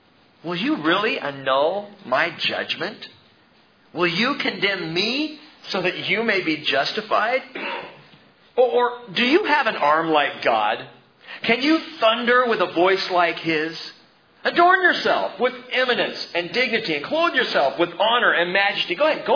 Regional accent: California, United States; being a child growing up in Southern California, earthquakes didn't bother me at all.

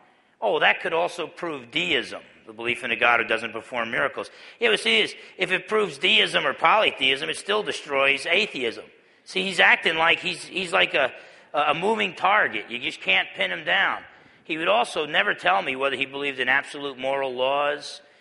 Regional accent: New Jersey, United States; I'm half Italian, I'm from New Jersey, I'm a preacher

